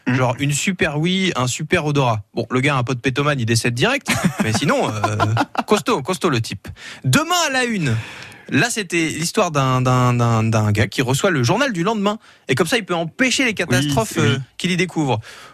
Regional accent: Hauts-de-France, France; je suis ch'ti.

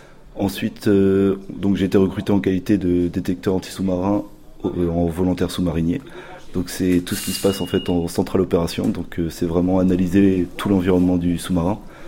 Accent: Brittany, France; j'étais vraiment heureux en sachant que je suis breton de base.

